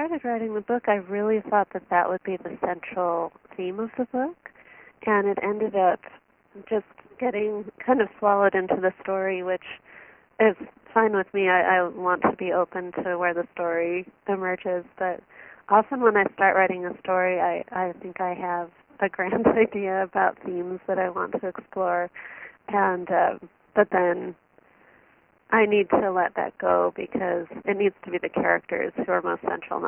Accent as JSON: {"language": "English", "town": "Chicago", "region": "Illinois", "country": "United States", "said": "I'm from Chicago."}